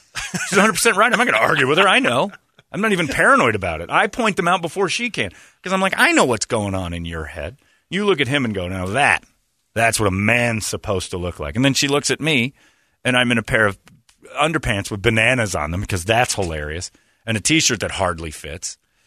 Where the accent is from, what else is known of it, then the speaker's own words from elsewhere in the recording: Indiana, United States; My home state is like the worst place on the planet.